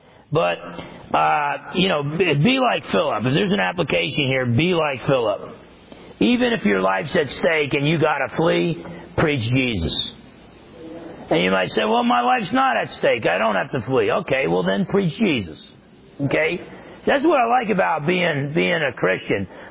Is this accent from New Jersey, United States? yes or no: yes; New Jersey, United States; I'm from New Jersey. I'm half Italian.